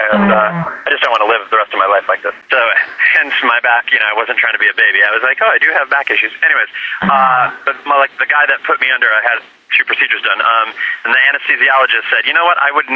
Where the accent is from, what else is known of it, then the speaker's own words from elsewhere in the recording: Midwest, United States; moved away as an adult; now in New York, United States; Yes, I'm a Midwest boy, so yeah. But I moved to New York when I was 18.